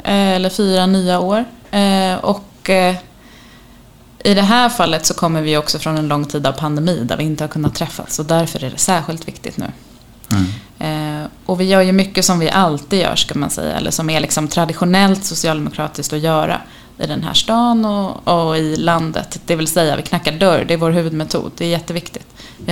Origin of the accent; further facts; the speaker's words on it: Botkyrka, Stockholm County, Sweden; now in Malmö, Sweden; Jag är från Botkyrka, men har bott i Malmö i 10 år som sagt. Så det här är verkligen, det är min stad. Men mer, det blir inte någon skånsk dialekt på mig, utan så här kommer jag nog låta resten av mitt liv.